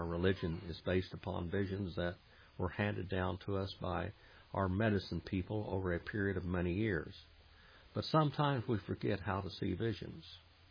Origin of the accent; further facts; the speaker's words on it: United States; I am Native American in origin and race.